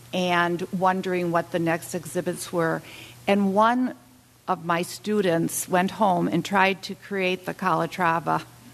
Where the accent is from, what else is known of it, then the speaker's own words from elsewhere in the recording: Delafield, Wisconsin, United States; from Delafield